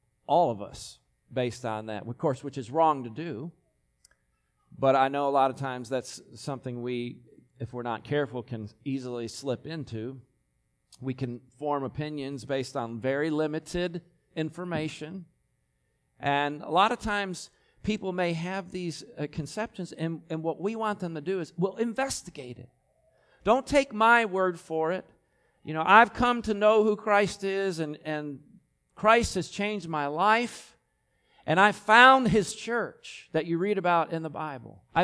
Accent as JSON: {"language": "English", "region": "New York", "country": "United States", "accent": "Western New York", "said": "People say, well, you're not from around here. Where are you from? New York."}